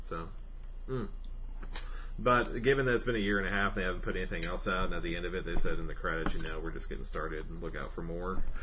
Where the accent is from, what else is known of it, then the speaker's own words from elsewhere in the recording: United States; And then I got up and I did my laundry. Because I'm an American.